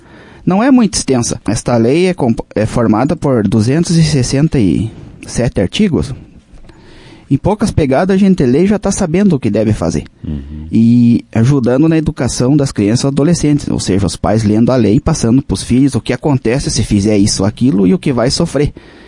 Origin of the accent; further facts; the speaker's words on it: Lagoa Vermelha, Rio Grande do Sul, Brazil; Eu nasci em Lagoa Vermelha, me criei no interior. Até os 11 anos eu morava num sítio, com meus pais, meus familiares, meus avós. Vivi até os 11 anos no Rincão Comprido, que hoje esse distrito pertence ao Capão Bonito.